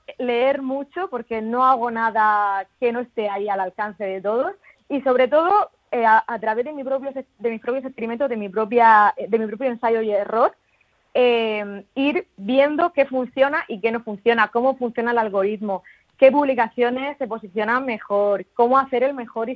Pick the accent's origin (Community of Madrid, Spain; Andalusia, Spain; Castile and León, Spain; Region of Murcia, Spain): Region of Murcia, Spain; Santiago de la Ribera; now in Murcia, Spain; es sobre todo una murciana enamorada de su tierra. Soy originalmente de Santiago de la Ribera y desde hace 15 años vivo en Murcia ciudad, en el centro.